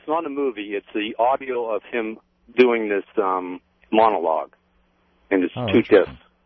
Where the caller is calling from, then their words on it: Pittsburgh, Pennsylvania, United States; Yes, hi. I'm calling from Pittsburgh, who our city last month was voted the most livable city in America.